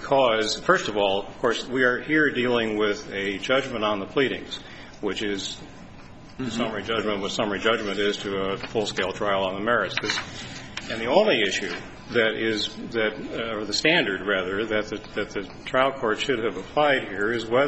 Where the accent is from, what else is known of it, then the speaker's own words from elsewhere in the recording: San Francisco, California, United States; I'm from San Francisco.